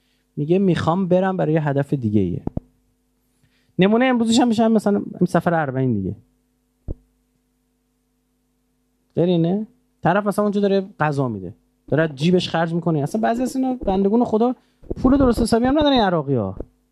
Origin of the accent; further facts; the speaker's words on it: Iran; آقا ما ایرانیم